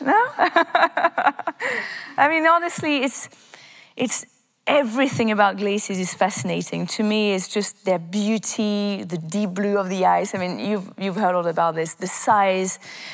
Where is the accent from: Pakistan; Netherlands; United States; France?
France; Annecy, Auvergne-Rhône-Alpes; English is a second language; I just wanted to be in the mountains. I grew up in the French Alps in Annecy.